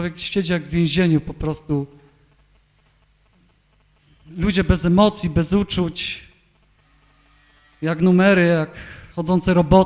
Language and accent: Polish; Nowy Targ, Lesser Poland, Poland; po waszemu, po naszemu powiem, bo ja też pochodzę z Nowego Targu.